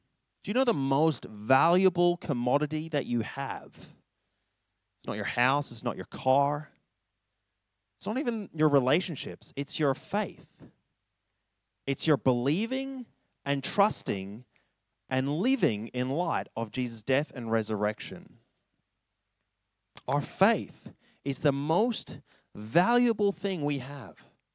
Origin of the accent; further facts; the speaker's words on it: Canada; accent: Canadian; I was bullied a lot for my Canadian accent and for being Christian.